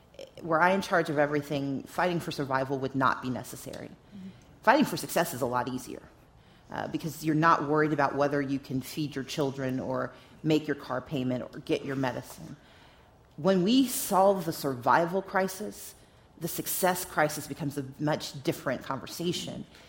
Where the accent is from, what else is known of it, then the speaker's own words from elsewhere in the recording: Georgia, United States; I'm from Georgia, so we don't really acknowledge anyone else.